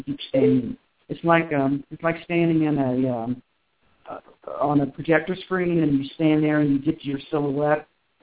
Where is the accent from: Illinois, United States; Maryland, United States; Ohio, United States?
Ohio, United States; Cincinnati; I'm actually from the Cincinnati area. That's my roots, yep.